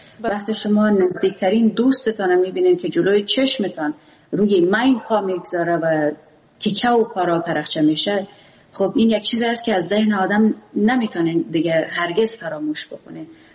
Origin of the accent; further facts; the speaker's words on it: Afghanistan; first language Pashto; Persian is a second language; چون من زبان مادریم پشتو است